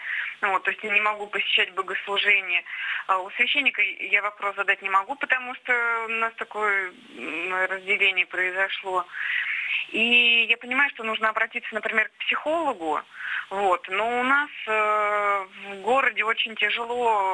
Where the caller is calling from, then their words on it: Tula, Tula Oblast, Russia; Я вам звоню из Тулы.